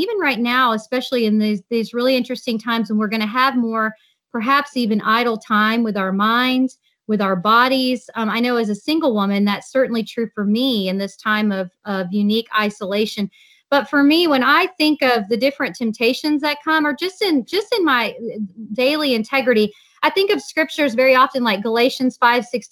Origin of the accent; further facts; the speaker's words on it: Florida, United States; I am from Florida and been living there